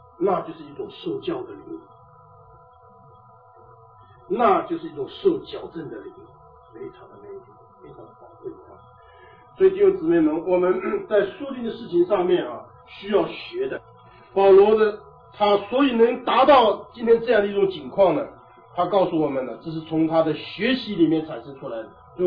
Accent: China; 我想我们中国人都懂得这个话的意思了啊

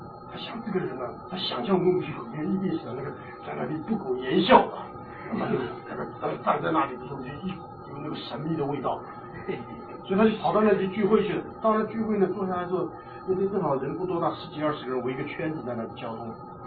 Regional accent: Taiwan; 我们记得我小的时候在台湾的时候呢

